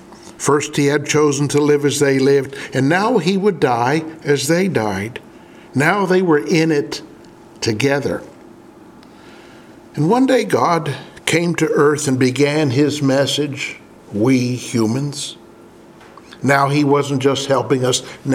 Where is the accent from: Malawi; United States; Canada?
Malawi; As a young boy growing up in Malawi, Africa, I would often go to my dad to the villages